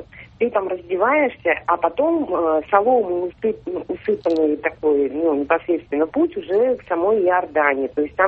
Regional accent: Tyumen, Tyumen Oblast, Russia; я из Тюмени.

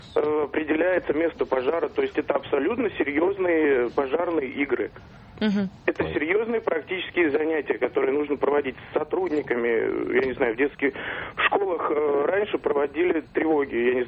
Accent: Moscow, Russia; я из Москвы.

